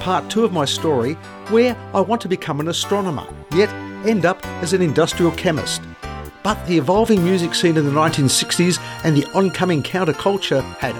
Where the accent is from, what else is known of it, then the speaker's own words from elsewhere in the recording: Jordanville, Victoria, Australia; And so as a kid growing up in Jordanville in Jindabyne Avenue, I could always rely on my parents to support me and help me.